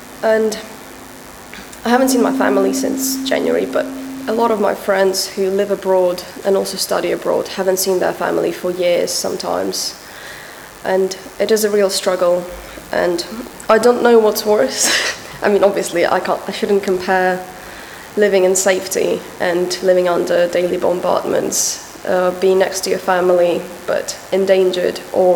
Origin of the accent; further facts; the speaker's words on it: Khmelnytskyi, Khmelnytskyi Oblast, Ukraine; So I'm from Khmelnytskyi. This doesn't sound like anything you know, probably. It's in between central and western Ukraine.